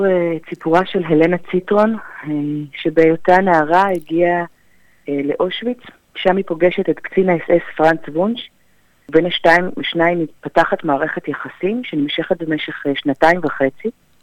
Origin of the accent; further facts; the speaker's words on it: Netanya, Central District, Israel; מנהלת בית הספר לאומנויות הבוסטן בנתניה, שם גדלתי